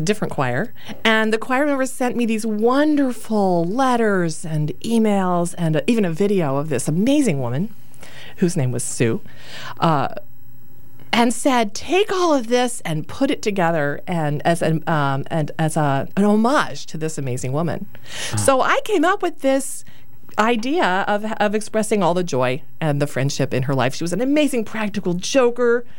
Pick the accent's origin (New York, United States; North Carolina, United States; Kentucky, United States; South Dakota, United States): North Carolina, United States; also born or lived in Chester, South Carolina; I was born in Chester, South Carolina, but I grew up, the first half of my childhood was in North Carolina, and for about 2 years here in Raleigh.